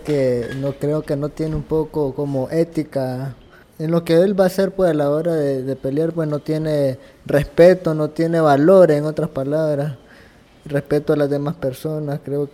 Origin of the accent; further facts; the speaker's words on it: Nicaragua; nosotros los nicaragüenses nos identificamos por ser buenas personas